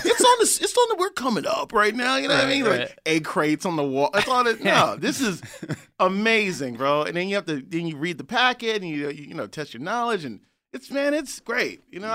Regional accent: San Francisco, California, United States; I'm from San Francisco, where the equivalent of Skid Row is the Tenderloin, right?

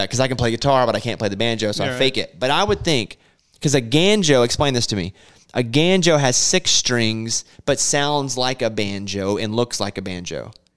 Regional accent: Arkansas, United States; growing up in Arkansas where I grew up. I didn't know anybody played the banjo.

